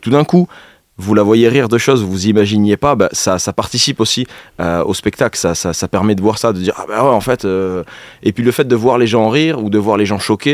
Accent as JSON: {"language": "French", "region": "Southern France", "country": "France", "accent": "southern French", "lives_now": "Nevers, France", "said": "je suis originaire du sud de la France, il paraît que ça s'entend encore un petit peu."}